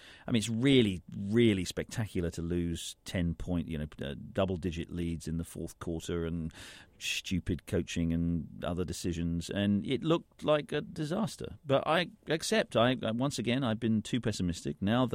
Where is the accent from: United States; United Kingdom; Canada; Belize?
United Kingdom; England; I'm English. I grew up in England. I love England too, but I love America.